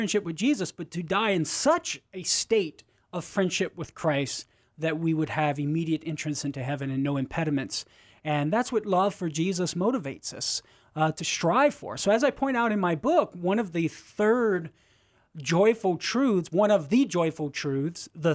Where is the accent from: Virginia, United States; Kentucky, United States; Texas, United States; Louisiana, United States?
Louisiana, United States; Crowley; Iota's not too far from my hometown, Crowley.